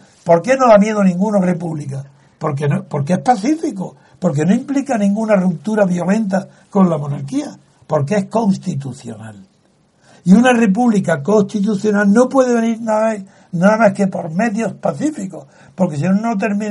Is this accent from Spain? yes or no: yes; Spain; soy español